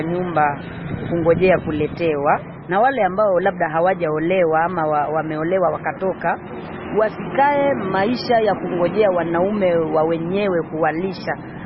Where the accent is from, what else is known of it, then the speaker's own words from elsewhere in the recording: Kenya; maana sisi ni wa Kenya tuna...